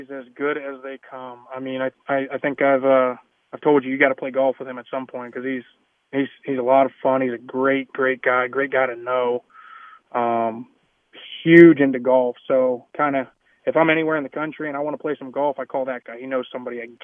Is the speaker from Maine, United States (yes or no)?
no; Pittsburgh, Pennsylvania, United States; especially us growing up in Pittsburgh, even Indianapolis, very similar weather, right?